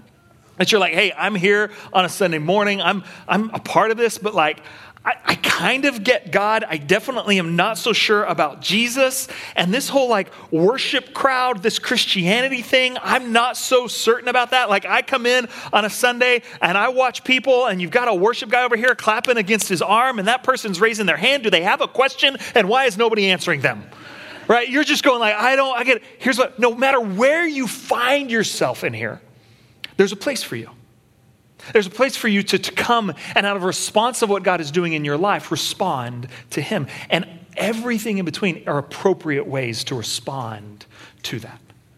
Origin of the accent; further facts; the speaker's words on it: Texas, United States; now in Portland, United States; I remember moving to Portland and I was coming from Texas up here.